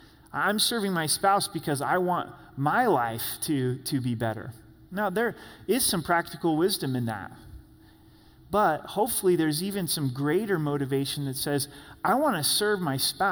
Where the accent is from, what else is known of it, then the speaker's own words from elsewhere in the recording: Oregon, United States; We grew up in Southern Oregon, and you mow the lawn a lot there, a lot more than Colorado.